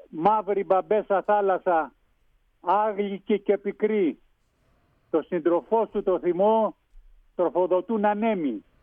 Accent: Hydra, Attica, Greece; Στην Ήδρα μεγάλωσα, στην Ήδρα γεννήθηκα και μένω μόνιο μας στην Ήδρα πάλι.

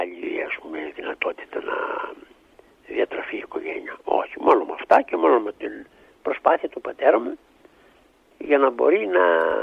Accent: Karditsa, Thessaly, Greece; also born or lived in Larisa; Όλη η οικογένεια ζει στην Καρδίτσα, εκεί μεγαλώσαμε, γεννήθηκαν τα αδέρφια μου εκεί και εγώ που γεννήθηκα μεν στη Λάρισα και ήμουνα σε ηλικία ενός έτους που πήγαμε στην Καρδίτσα, έμενα όλα μου τα υπόλοιπα χρόνια στην Καρδίτσα

